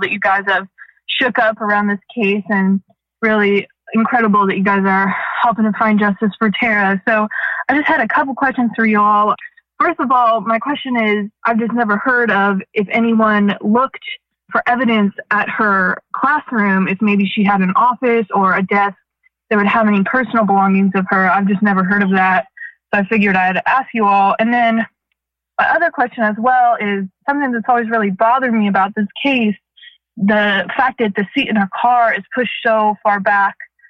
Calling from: Gainesville, Florida, United States; I'm here from Gainesville, Florida.

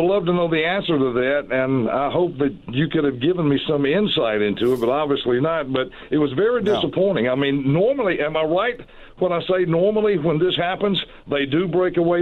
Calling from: Thomaston, Georgia, United States; I'm from Trayvon Walker's hometown of Thomaston, Georgia, small community, and we're all mighty proud of what happened last night.

